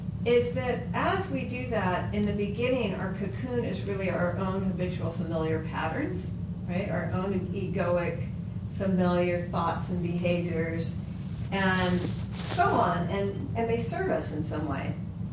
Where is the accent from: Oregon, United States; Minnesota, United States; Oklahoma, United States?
Oregon, United States; I grew up in Oregon, so I'm one of those really weird people.